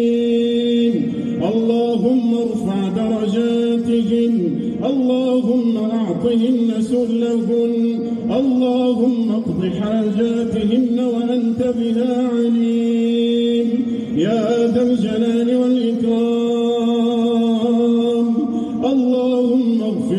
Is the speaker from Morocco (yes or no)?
yes; Morocco; اللهم احفظ بلدنا المغرب الحبيب